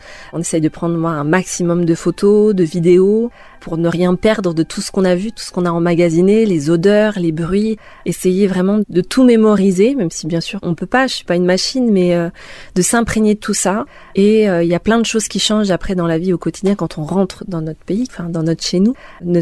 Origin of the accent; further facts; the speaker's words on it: Bordeaux, Nouvelle-Aquitaine, France; now in Louhossoa, France; je suis originaire de Bordeaux mais je vis à Louhoussoa.